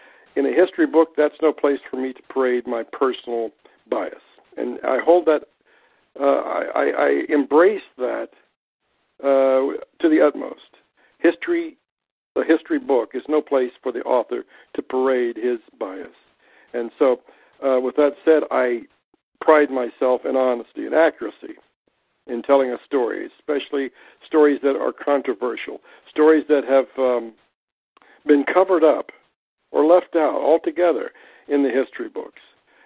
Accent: Missouri, United States; also born or lived in Lawrence, Kansas; I hail from Kansas and Missouri. I was born in Kansas, Lawrence, Kansas, but I spent the first 5 years of my life on a farm in southwest Missouri and then lived back and forth in between the states.

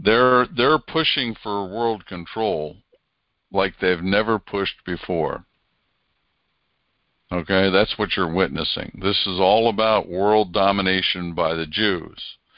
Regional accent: United States; I grew up in Amish country.

